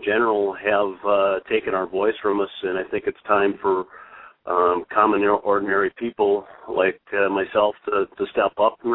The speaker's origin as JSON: {"language": "English", "town": "Marshall", "region": "Wisconsin", "country": "United States", "tie": "born or raised there", "said": "which consists of my hometown of Marshall, Wisconsin"}